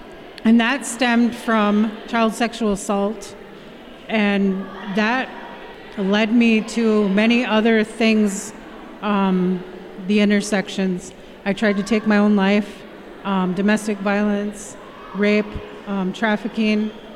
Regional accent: Menominee Reservation, Wisconsin, United States; No, I'm from the Menominee Reservation. I moved away to Green Bay for a few years

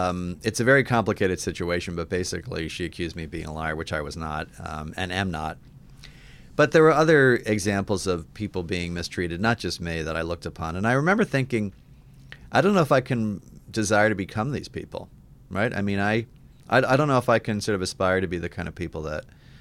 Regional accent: Philadelphia, Pennsylvania, United States; I was born in Philadelphia and was raised in a family that was Catholic, but not super Catholic.

